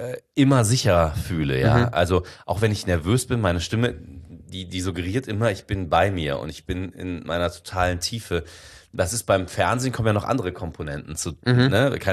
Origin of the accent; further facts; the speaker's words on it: Bensberg, North Rhine-Westphalia, Germany; ich komme ja aus dem Bergischen Land, aus Bensberg